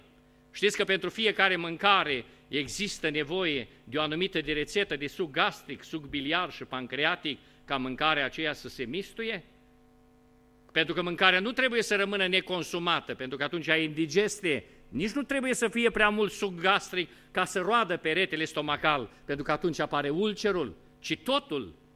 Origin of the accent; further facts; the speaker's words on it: Romania; Problema este că noi suntem români și suntem din estul Europei și suntem și de multe ori prin Spania, prin Europa, suntem niște români